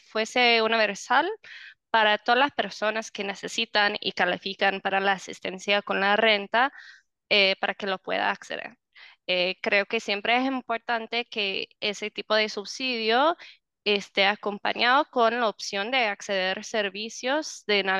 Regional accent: United States; also born or lived in Honduras / Dominican Republic / Ecuador; yo soy gringa.

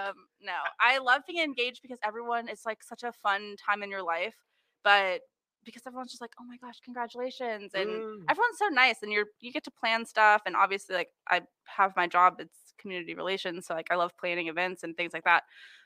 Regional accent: Waynesboro, Virginia, United States; I was getting married where I grew up in Waynesboro.

